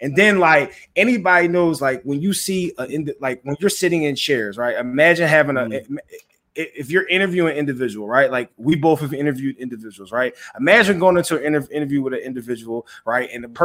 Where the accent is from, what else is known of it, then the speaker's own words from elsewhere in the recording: Philadelphia, Pennsylvania, United States; everybody knows I'm from Philly, right?